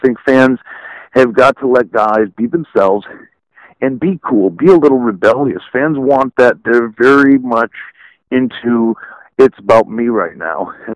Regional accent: New Jersey, United States; you'd go down the Jersey Shore, where I'm from the Northeast.

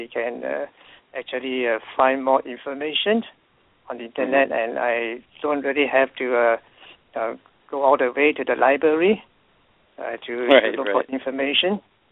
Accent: Kuala Lumpur, Malaysia; I was born in Kuala Lumpur, the capital of Malaysia, and I was brought up in a Christian middle class family. I have two sisters and a brother. Mm-hmm. I grew up as a Methodist and was a member of the church choir

